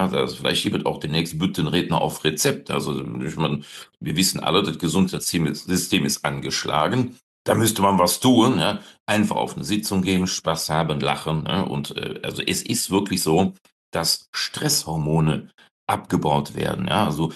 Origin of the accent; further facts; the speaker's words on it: North Rhine-Westphalia, Germany; Hier bei uns im Rheinland sagt man ja auch, da lachst du dich kaputt.